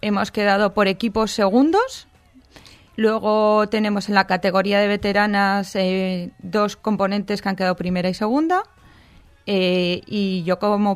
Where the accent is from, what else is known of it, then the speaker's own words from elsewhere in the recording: Burgos, Castile and León, Spain; Yo soy de Burgos. Pues Burgos tenemos la facilidad de en 5 minutos de tu casa tienes un monte espectacular.